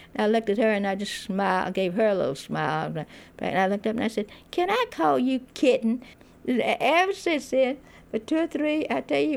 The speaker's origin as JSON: {"language": "English", "region": "the South", "country": "United States", "lives_now": "California, United States", "said": "I said, yeah, I'm a Southerner."}